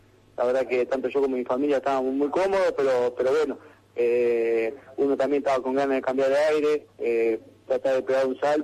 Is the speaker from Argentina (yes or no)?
yes; Concepción del Uruguay, Entre Ríos, Argentina; born there; En Concepción del Uruguay, Entre Ríos.